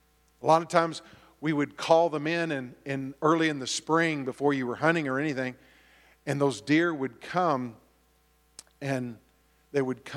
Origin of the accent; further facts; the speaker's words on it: Texas, United States; also born or lived in Arkansas / Alaska; I love deer. I grew up in Texas. There were a lot of white-tailed deer. And then we moved to Arkansas, and there were some deer there. We moved to Alaska, and when I got to Alaska, I was thrilled because we were in southeast Alaska.